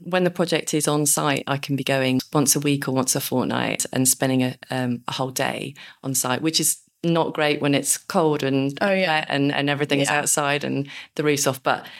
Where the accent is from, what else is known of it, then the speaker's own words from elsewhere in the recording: Reading, South East England, United Kingdom; also born or lived in Nottingham / London; I grew up in Reading and after a short stint in Nottingham at university, ended up in London.